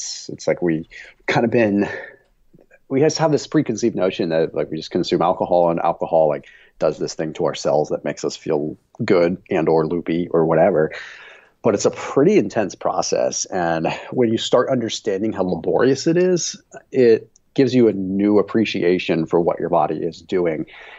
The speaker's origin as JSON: {"language": "English", "town": "Sonoma", "region": "California", "country": "United States", "said": "I'm from Sonoma originally, Sonoma, California."}